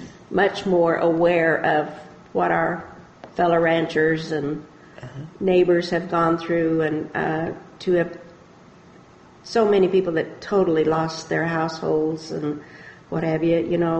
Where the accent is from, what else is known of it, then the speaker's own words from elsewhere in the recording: Ashland, Kansas, United States; And I said, "Ashland, Kansas."